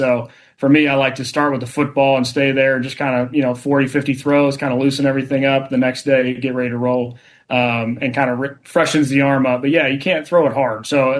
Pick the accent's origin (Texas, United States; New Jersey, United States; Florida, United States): Texas, United States; born and bred in Texas. So, I mean, football was part of my life till from about 5-6 years old, playing flag football out to – you know, being in West Texas, it's Friday Night Lights.